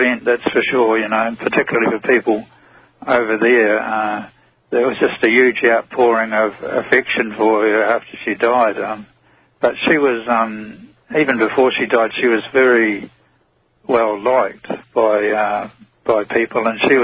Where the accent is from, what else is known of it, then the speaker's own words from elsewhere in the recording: New Zealand; now in Australia; Yeah, well, I'm an Australian, well, New Zealander, actually, but I've been living in Australia for about 20-odd years